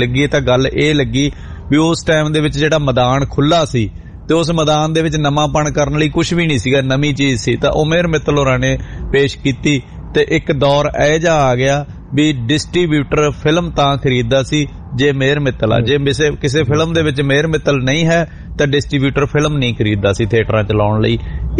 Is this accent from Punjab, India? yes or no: yes; Punjab, India; ਮੇਹਰ ਮਿੱਤਲ ਸਾਡੇ ਜ਼ਿਲ੍ਹੇ ਨੂੰ ਬਿਲੋਂਗ ਕਰਦੇ ਸਨ ਜੀ, ਬਠਿੰਡਾ ਜ਼ਿਲ੍ਹੇ ਨੂੰ